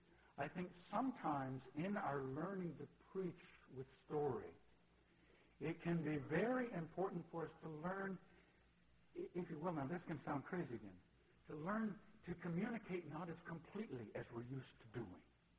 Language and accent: English; the South, United States; and yet a church that I grew up in the South, where I learned a great deal about the importance of Scripture